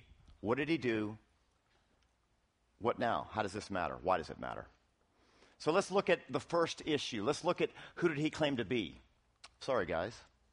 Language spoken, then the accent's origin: English; Centerville, United States; I am from Centerville.